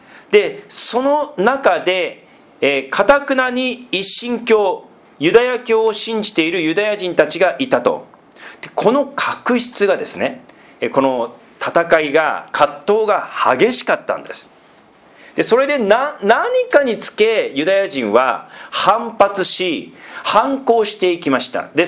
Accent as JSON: {"language": "Japanese", "town": "Sendai", "region": "Miyagi", "country": "Japan", "said": "自分自身も仙台出身なので、"}